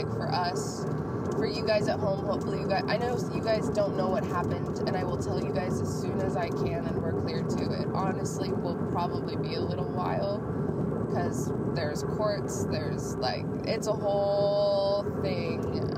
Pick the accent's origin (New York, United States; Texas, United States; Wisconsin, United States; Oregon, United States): Oregon, United States; now in California, United States; Holy crap, guys. I'm from Oregon. We just drive right through it.